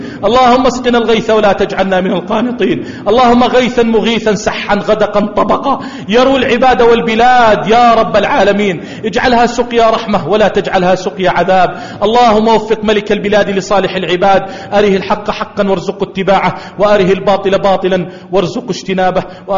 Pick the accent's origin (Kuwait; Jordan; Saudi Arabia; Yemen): Jordan; اللهم اجعل بلدنا الأردن واحة للأمن والأمان